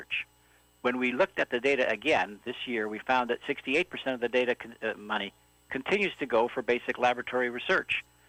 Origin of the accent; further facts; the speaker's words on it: Manitoba, Canada; I come from Manitoba, where many years ago we conquered Red River fever, typhoid fever, by separating sewage from water supply.